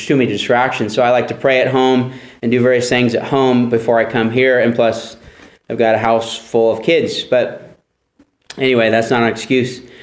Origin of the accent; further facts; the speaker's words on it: California, United States; Probably because I'm from California, I don't believe in prying my way into your home